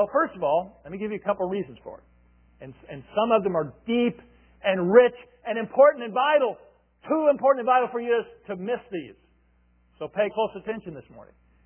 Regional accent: Evansville, Indiana, United States; I'm from Evansville, Indiana.

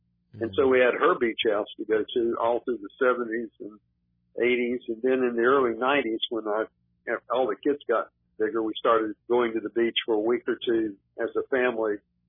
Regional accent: Lancaster, South Carolina, United States; I grew up in Lancaster, South Carolina.

